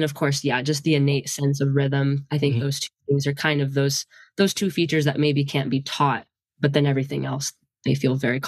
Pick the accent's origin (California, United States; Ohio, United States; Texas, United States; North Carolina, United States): Texas, United States; Austin; moved away as an adult; I grew up in Austin, Texas, and have been dancing for a very long time, and was very lucky to have really high quality rhythm tap training growing up.